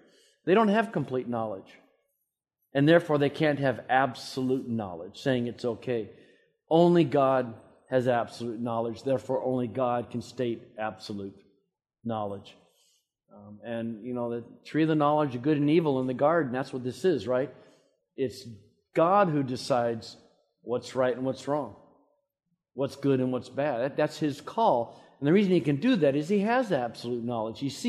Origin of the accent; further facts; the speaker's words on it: California, United States; I'm from California, so that's...